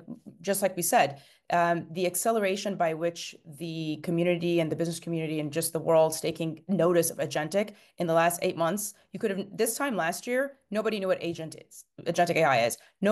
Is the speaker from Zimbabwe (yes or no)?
no; Cairo, Cairo Governorate, Egypt; moved away as an adult; now in United States; So I am born and raised in Cairo, Egypt. I came to the United States in the mid-90s at the ripe age of 20 to come and do my graduate work